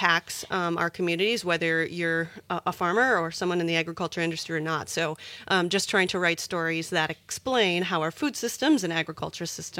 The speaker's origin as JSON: {"language": "English", "town": "Two Creeks", "region": "Wisconsin", "country": "United States", "tie": "born or raised there", "said": "I'm from Two Creeks, Wisconsin, which is in between two rivers and Kewaunee on the lakeshore, a primarily dairy farming community, super small community. So that's how I grew up and studied communication in central Wisconsin."}